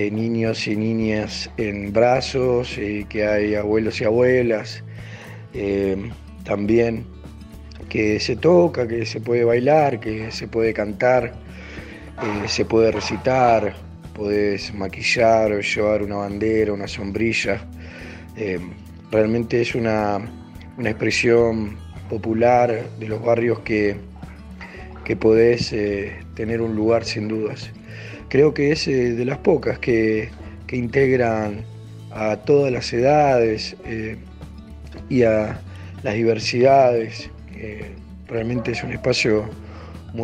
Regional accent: Ituzaingó, Buenos Aires Province, Argentina; de Ituzaingó, este de la provincia de Buenos Aires, murguero, hace unos 20 años más o menos.

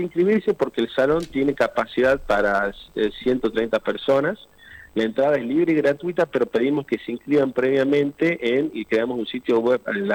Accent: Salta, Argentina; porque cada vez somos más salteños

